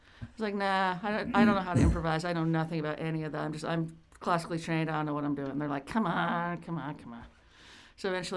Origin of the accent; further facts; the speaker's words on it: California, United States; Yeah, well, I grew up in the Bay Area.